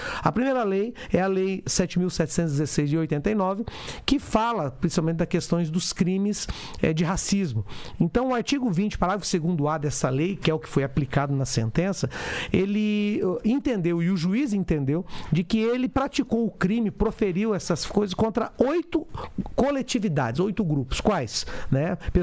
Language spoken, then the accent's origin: Portuguese; Northeast Region, Brazil; porque eu sou nordestino